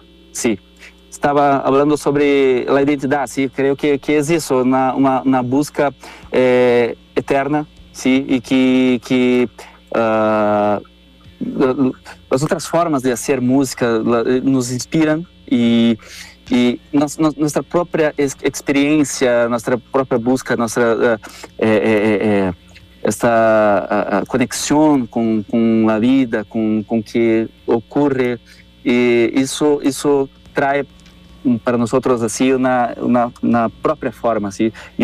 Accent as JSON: {"language": "Spanish", "town": "Porto Alegre", "region": "Rio Grande do Sul", "country": "Brazil", "second_language": "Spanish", "said": "Yo soy de Porto Alegre, que es más al"}